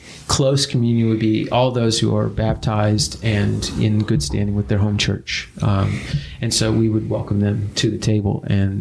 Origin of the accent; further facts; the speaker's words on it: Midwest, United States; the churches that I've been a part of, just growing up in the Midwest